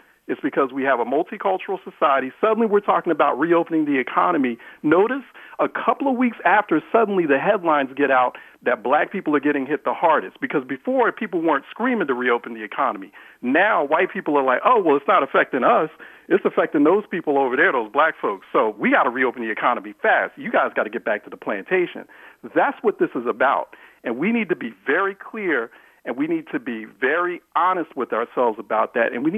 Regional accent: Philadelphia, Pennsylvania, United States; We look at Philadelphia, my hometown.

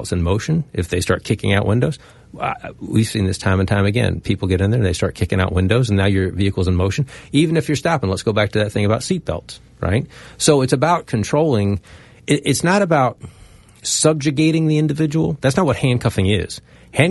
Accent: Maryland, United States; I'm not from someplace else. I'm born and raised in Prince George's County. I'm very proud of my home.

